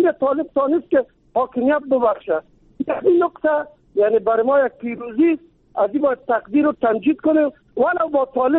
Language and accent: Persian; Kabul, Afghanistan; ما از کابل هستم، یعنی و در قوم تاجک، ولی مسلمان افغان دوست.